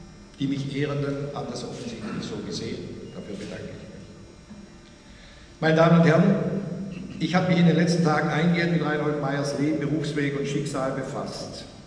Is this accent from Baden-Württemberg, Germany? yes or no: yes; Baden-Württemberg, Germany; accent: Swabian; wie absolut konkurrenzlos ist doch unser schwäbischer Dialekt.